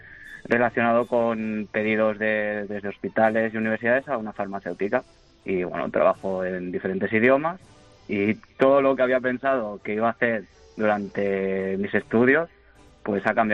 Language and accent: Spanish; Barcelona, Catalonia, Spain; moved away as an adult; now in Amsterdam, Netherlands; soy de Barcelona, empecé la carrera de Historia y casualmente conocí al amor de mi vida en Holanda, en Ámsterdam, y me vine para aquí.